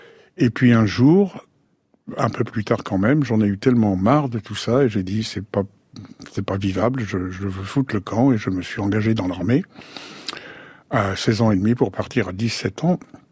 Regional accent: Sceaux, Île-de-France, France; born there; Ils m'ont fait. Je suis né à Sceaux, en 1935.

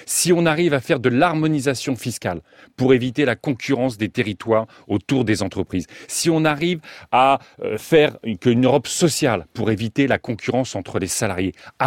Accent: France; Moi, je suis français. Je suis un citoyen européen de nationalité française.

